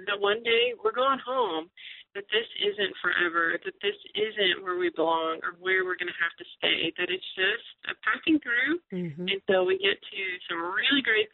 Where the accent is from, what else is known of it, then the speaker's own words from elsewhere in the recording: Texas, United States; accent: Texas; someone asked me with my little Texas accent saying y'all all the time, you know, where are you from?